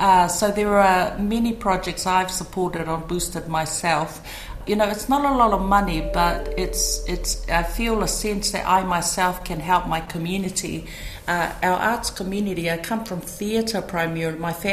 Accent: Samoa; I'm a Samoan, I was born in Savai

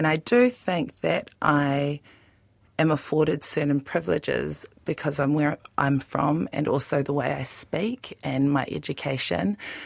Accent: Auckland, New Zealand; I think when I was growing up on the North Shore

